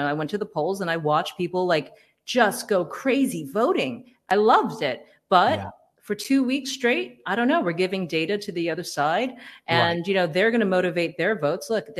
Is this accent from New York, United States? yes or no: yes; Queens, New York, United States; I'm from Queens, New York. It's really difficult to be a racist if you're kind of brought up in that kind of environment.